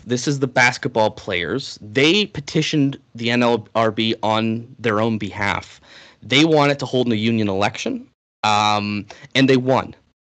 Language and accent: English; Canada; I'm one Canadian, so this is not my field of expertise to begin